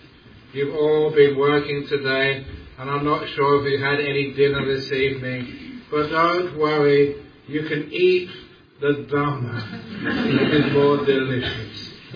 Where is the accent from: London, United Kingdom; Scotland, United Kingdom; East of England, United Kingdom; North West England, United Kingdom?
London, United Kingdom; You all know that I'm a Londoner. It's always great to be back in the town of my birth